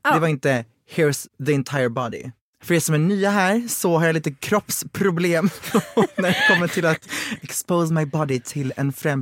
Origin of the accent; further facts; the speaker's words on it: Växjö, Kronoberg County, Sweden; jag är från Växjö.